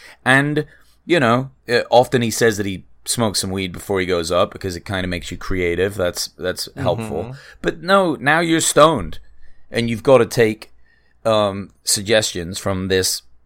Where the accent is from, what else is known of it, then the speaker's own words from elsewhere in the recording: England, United Kingdom; I'm from England.